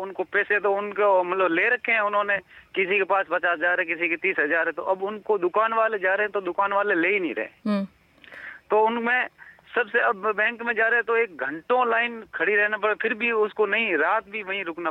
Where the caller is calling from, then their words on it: Rangala, Rajasthan, India; जी ग्राम रंगाला, तहसील बागोड़ा, जिला जालौर, राजस्थान से बोल रहा हूँ।